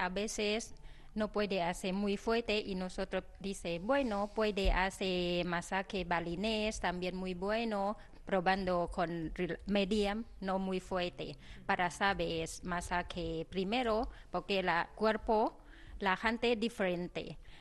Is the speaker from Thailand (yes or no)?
yes; Buriram, Thailand; Spanish is a second language; mi pueblo de pequeño ciudad, pero muy importante de los deportes, de MotoGP, todo el mundo ya conoce mi país, se llama Buriram.